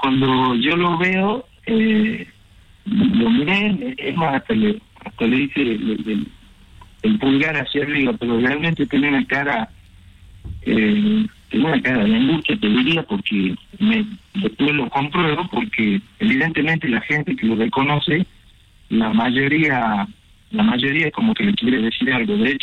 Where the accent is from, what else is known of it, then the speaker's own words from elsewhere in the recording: Tucumán, Argentina; Sí, soy de Tucumán.